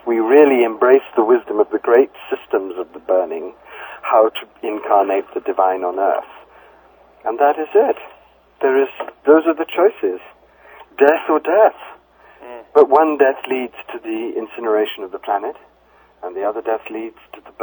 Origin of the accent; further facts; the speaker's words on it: South India, India; born there; I was born in South India, and I've had deep initiations in Hinduism and Buddhism.